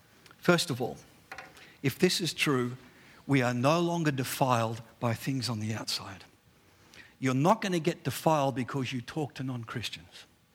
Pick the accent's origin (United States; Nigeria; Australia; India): Australia; I am Australian.